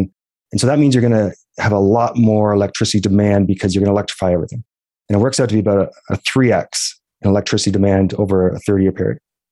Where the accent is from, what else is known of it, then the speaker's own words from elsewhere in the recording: Alberta, Canada; I'm from Alberta